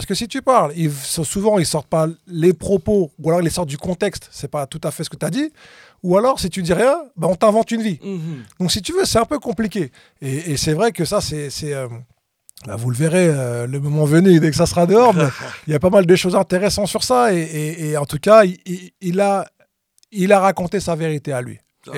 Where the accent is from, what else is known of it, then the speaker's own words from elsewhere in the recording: France; réside à Paris. Même si je passe beaucoup de temps à l'étranger, aux USA ou en Afrique, j'ai quand même un pied à terre en France. Je suis connecté avec la France. Ça reste là d'où je viens.